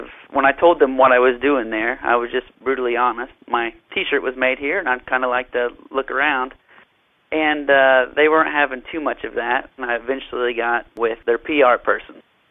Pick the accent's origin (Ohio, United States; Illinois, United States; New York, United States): Ohio, United States; You know, I'm from Ohio, and we have long winters, so tropical paradises always sound nice.